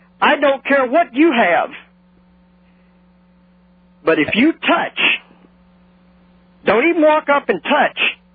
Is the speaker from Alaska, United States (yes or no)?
no; New Orleans, Louisiana, United States; And I'm originally from New Orleans, so obviously we didn't get any snow